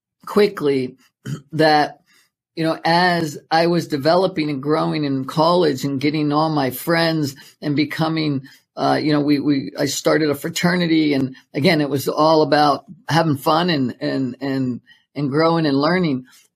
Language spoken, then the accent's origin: English; Maryland, United States; I grew up on the East Coast, grew up in Maryland.